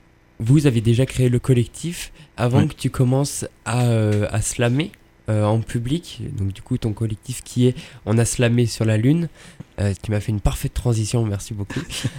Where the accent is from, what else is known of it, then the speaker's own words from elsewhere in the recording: Roubaix, Hauts-de-France, France; j'ai grandi à Roubaix